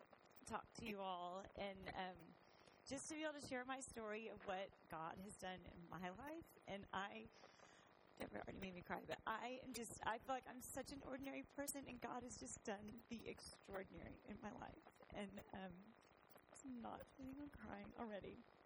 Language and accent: English; San Antonio, Texas, United States; I grew up here in San Antonio, just a few streets over in Almas Park.